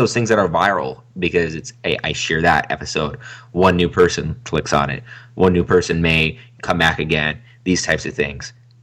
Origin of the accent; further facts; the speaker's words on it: Canada; I'm from Canada